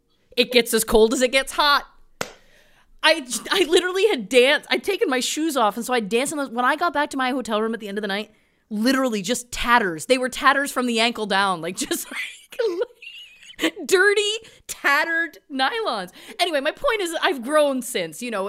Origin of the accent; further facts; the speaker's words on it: Ontario, Canada; Yes, I grew up outside of Toronto